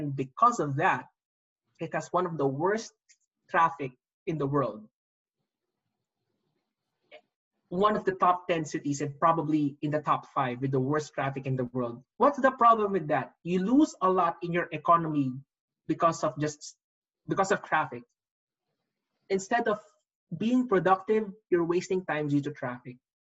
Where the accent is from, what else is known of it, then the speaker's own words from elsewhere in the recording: Philippines; now in Chicago, United States; me as a Filipino and living here in Chicago